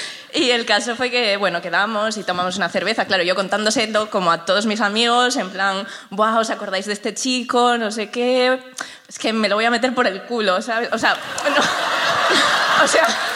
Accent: Gijón, Asturias, Spain; De Gijón.

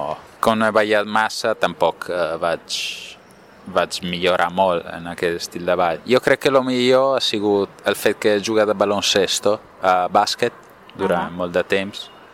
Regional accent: Veneto, Italy; Catalan is a second language; now in Spain; vinc de fora, sóc italià.

